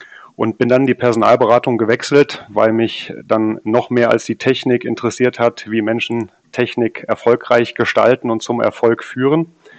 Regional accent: North Rhine-Westphalia, Germany; born there; 44 Jahre, komme gebürtig aus Südwestfalen, lebe aber schon viele Jahre in Hessen

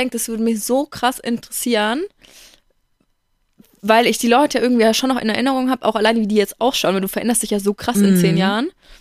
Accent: Bavaria, Germany; Also bei uns in Bayern ist es so, du wirst bis zur 10. bist du ganz normal in deiner Klasse oder bist einschließlich.

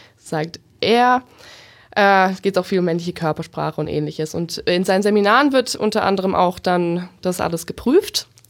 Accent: Bavaria, Germany; Genau, bin ich aus Bayern.

